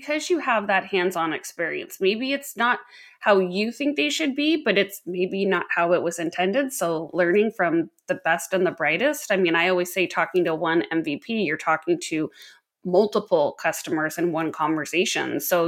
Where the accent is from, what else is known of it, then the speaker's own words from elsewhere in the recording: Las Vegas, Nevada, United States; first language English; now in Seattle, United States; English is my first and only language. So … I am based in Seattle, Washington. I'm born and raised in Las Vegas, Nevada.